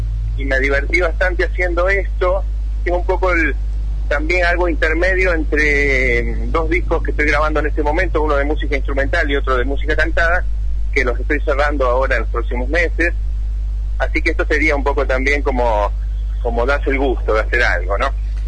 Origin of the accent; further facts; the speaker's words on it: Carlos Pellegrini, Santa Fe, Argentina; yo soy de un pueblito de la provincia de Santa Fe que se llama Carlos Pellegrini